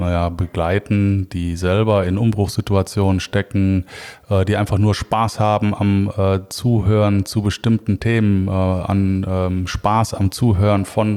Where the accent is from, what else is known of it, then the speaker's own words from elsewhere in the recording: Cologne, North Rhine-Westphalia, Germany; Ja, als Kölner ist natürlich das Kölsche Grundgesetz für mich maßgeblich.